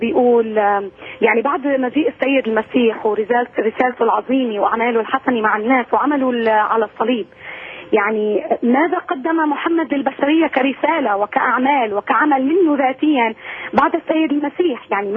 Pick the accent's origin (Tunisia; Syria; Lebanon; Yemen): Syria; نحن روم أرثوذكس من سوريا، عنا بيعمدوا الأولاد كلياتهم هني وصغار، طبعا الأغلبية طبعا. يعني حتى أنا تعمدت أنا وصغيري